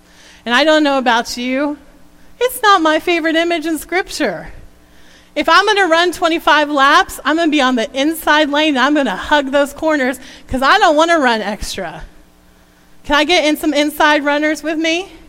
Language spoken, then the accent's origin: English; Florida, United States; We're from Florida, so we know this well. The sun shines brightly here.